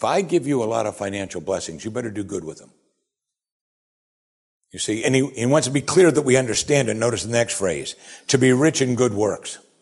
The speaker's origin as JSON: {"language": "English", "town": "Pittsburgh", "region": "Pennsylvania", "country": "United States", "said": "because I'm from Pittsburgh"}